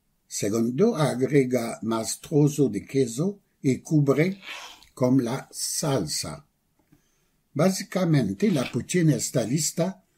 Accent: Quebec, Canada; Soy de Quebec, Canadá, así que me he criado comiendo poutine.

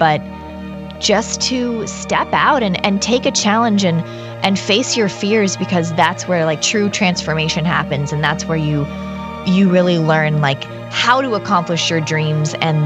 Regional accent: Hawaii, United States; Growing up in Hawaii, we didn't have a home at first. And we would literally sleep out on the lava rocks in our sleeping bags while we built our home.

